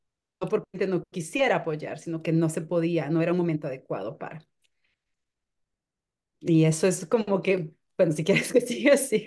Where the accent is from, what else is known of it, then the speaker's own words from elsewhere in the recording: Guatemala; now in United States; Mi esposo es hijo único y yo no tengo familia en ese país. Como bien decía Rocío, soy de Guatemala.